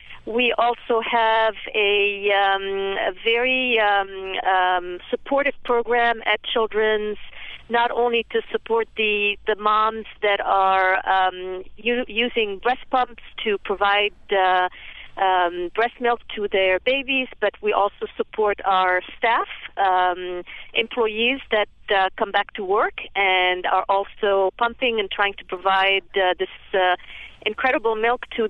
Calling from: Cambridge, Massachusetts, United States; And I'm calling from Cambridge, Massachusetts.

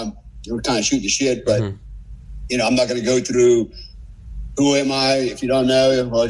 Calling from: Bali, Indonesia; But so I'm calling you from Bali. What a cool place, right? I live here. It's paradise, literally.

